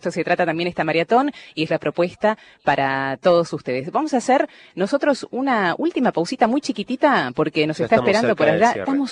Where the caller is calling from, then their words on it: Tucumán, Argentina; de Tucumán.